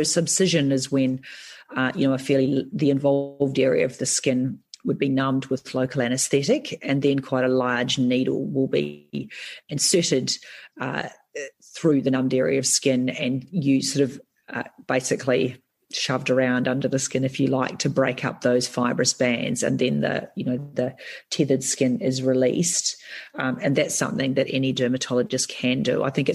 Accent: New Zealand; being a Kiwi, I'm biased, I think, www.dermnetnz.org actually had a really nice summary

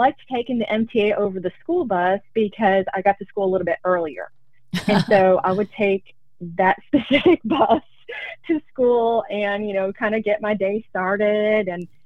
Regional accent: Frankenmuth, Michigan, United States; also born or lived in Flint; Yes, I was born in Michigan, and I grew up on a farm near Frankenmuth, and then later on, my parents moved us back to Flint, matter of fact, in the Rollingwood area.

